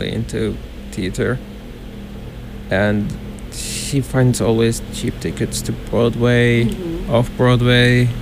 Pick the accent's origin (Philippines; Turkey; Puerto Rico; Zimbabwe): Turkey; English is a second language; moved away as an adult; now in United States; So I'm from Turkey. Mm-hmm. I moved to States when I started college here. So it's my fourth year here. I've always lived in Turkey. I lived in a very small city when I grew up until high school.